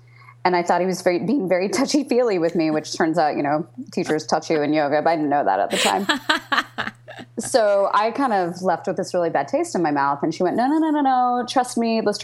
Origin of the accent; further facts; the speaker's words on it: Lawrence, Kansas, United States; I was born in Kansas City, but grew up in Lawrence.